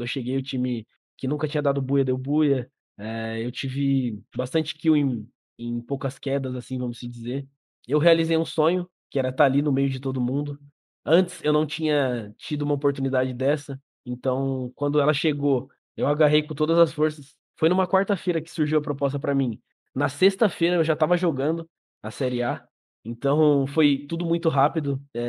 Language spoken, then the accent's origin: Portuguese; São Paulo, Brazil; E eu também sou de São Paulo, então eu sempre tô indo pra minha casa ver minha família